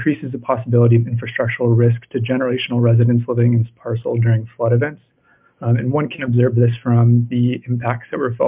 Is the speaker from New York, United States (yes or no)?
no; Seattle, Washington, United States; I'm calling in from Seattle.